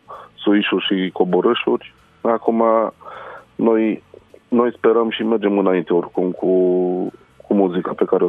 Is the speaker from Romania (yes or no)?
yes; Mediaș, Sibiu County, Romania; Da, dacă te gândești, eu sunt din Mediaș